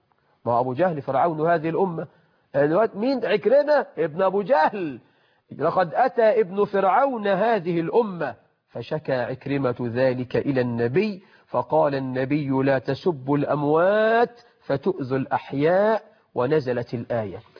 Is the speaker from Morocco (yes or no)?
no; Egypt; ما احنا عندنا في مصر بنخترع اختراعات عجيبة